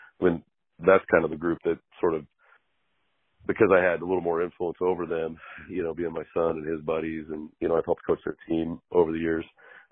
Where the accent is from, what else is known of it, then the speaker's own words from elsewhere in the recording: Clatskanie, Oregon, United States; he's from Astoria, I'm from Clatskanie, and so we kind of grew up in a similar, you know, kind of a similar setting.